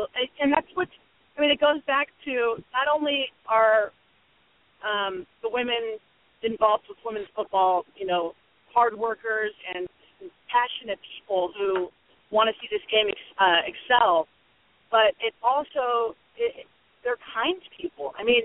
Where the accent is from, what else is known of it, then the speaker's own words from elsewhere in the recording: California, United States; also born or lived in Chicago; I'm pretty much based both in Chicago and Los Angeles. So I'm from California.